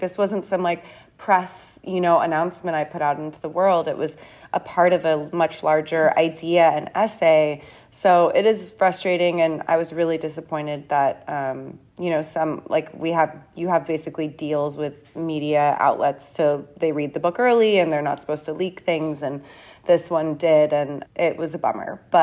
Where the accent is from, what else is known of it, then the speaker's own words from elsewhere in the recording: London, United Kingdom; born there; No, I was born in London, actually.